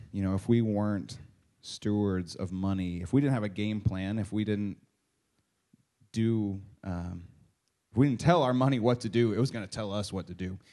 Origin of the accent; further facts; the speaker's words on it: Tallahassee, Florida, United States; I grew up in Tallahassee.